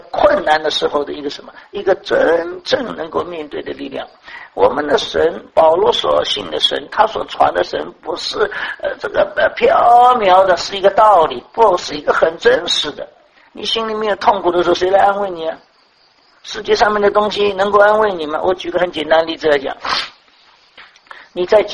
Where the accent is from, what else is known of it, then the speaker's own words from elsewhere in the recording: China; 举例讲，今天有许许多多我们中国人跑到美国